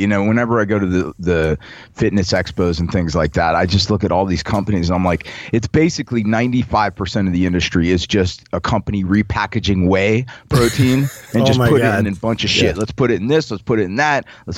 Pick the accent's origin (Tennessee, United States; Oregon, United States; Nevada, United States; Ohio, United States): Nevada, United States; Las Vegas; also born or lived in New Orleans; I'm from New Orleans, but I grew up in Vegas